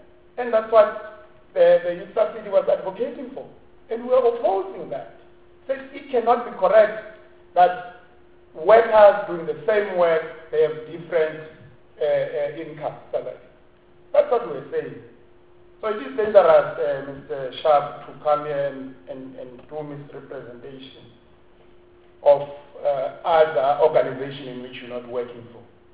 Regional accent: Namibia; I'm from Namibia.

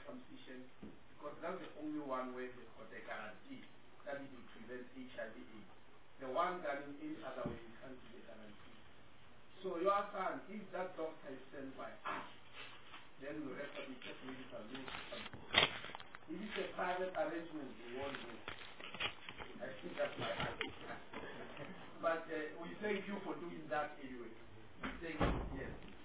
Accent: South Africa; But me here, because I'm a South African, my training was fully in a teacher hospital.

